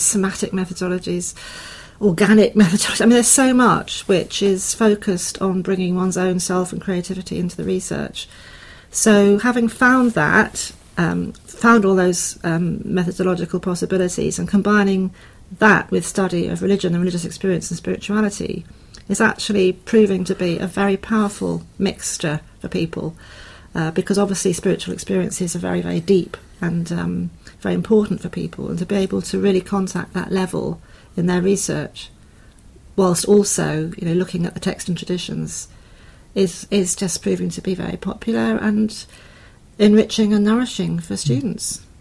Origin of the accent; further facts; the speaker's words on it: Ashford, South East England, United Kingdom; also born or lived in Chiswick; I was born in Chiswick, and I lived in Ashford, Middlesex. As I grew up, I went to Ashford County Grammar School. I'm an only child.